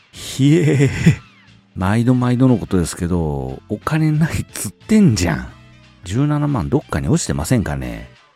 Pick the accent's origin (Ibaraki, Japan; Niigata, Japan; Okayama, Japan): Okayama, Japan; これね、岡山でもうちの地元の方じゃないとわかんないんじゃないかな。